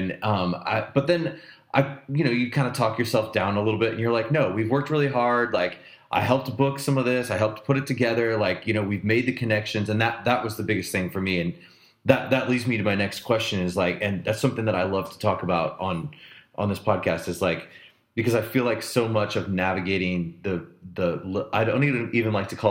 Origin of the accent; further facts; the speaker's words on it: Vandalia, Illinois, United States; I grew up in Vandalia, Illinois, which is like a really small town in South Central Illinois.